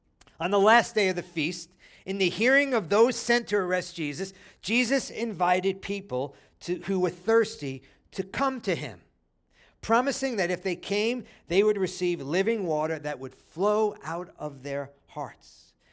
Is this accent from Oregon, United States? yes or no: no; Flatbush, New York, United States; Now, these were guys from Canarsie. That's a neighborhood. It won't make a lot of sense to you. I'm from Flatbush. They're from Canarsie.